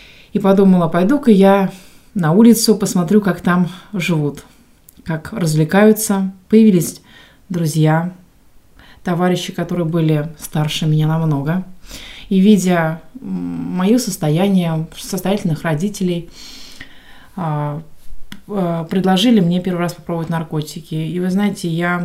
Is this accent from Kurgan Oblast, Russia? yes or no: no; Moscow, Russia; мне 26 лет. Я сама из Москвы, всю сознательную жизнь там выросла, родилась.